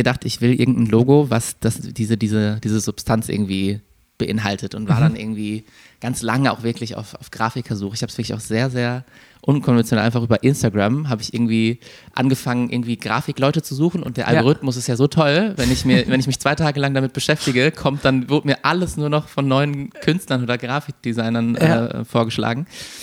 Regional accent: Bochum, North Rhine-Westphalia, Germany; also born or lived in Mannheim; now in Berlin, Germany; Ich bin in der Großstadt, also in der Metropolregion groß geworden. Ich komme aus Bochum, aus dem Ruhrgebiet. Da ist irgendwie Stadt an Stadt an Stadt.

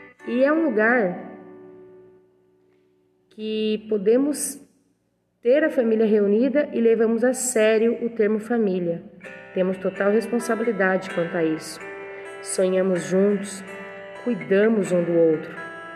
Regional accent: Tangará da Serra, Mato Grosso, Brazil; eu nasci em Tangará da Serra, estado de Mato Grosso, e aqui me criei, e tenho tanto amor por esse lugar.

